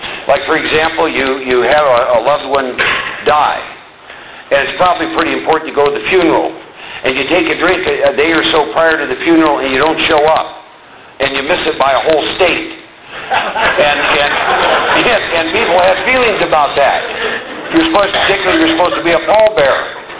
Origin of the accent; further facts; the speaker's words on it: Iowa, United States; born and raised in Iowa. Second oldest of 4 boys.